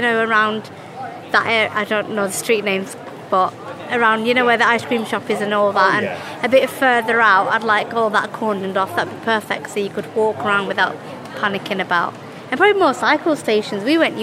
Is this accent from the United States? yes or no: no; Manchester, North West England, United Kingdom; I'm originally from Manchester and moved here 7 years ago